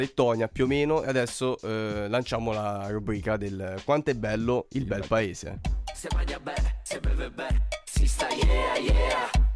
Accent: Caserta, Campania, Italy; Pensa che addirittura dalla reggia di Caserta, dalle mie parti, organizzano dei pullman, delle visite guidate

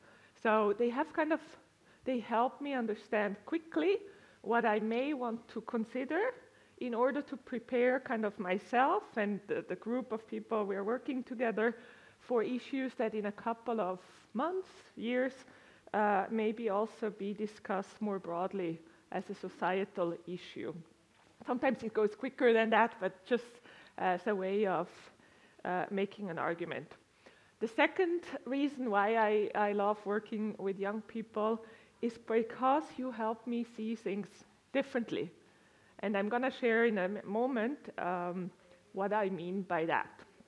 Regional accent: Colombia; also born or lived in Switzerland; now in United States; I grew up in Colombia, in Latin America, just for way of background. I then studied in Switzerland. I'm a psychologist by training, and I have been living and working in the United States for quite a long time.

